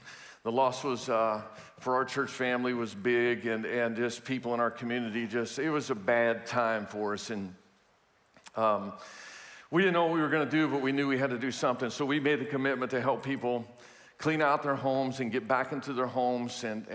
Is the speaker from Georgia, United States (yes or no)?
no; Houston, Texas, United States; You know, I'm from Houston, we're from Houston